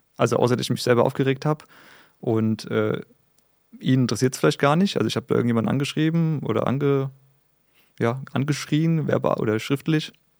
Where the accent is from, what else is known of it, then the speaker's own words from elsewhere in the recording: Wiesbaden, Hesse, Germany; Ich komme aus Wiesbaden, habe eine kleine, feine Familie